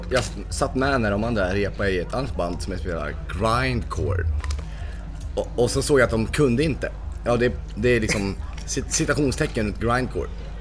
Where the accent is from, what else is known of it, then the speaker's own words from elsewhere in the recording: Gävle, Gävleborg County, Sweden; Vi är från Norrland. Gävle. Norrland.